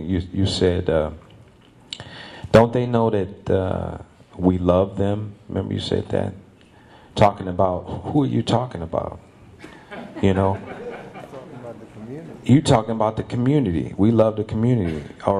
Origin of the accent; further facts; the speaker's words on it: Detroit, Michigan, United States; You know, I grew up in Detroit too, and I'd say that 60% of my family is or was in prison.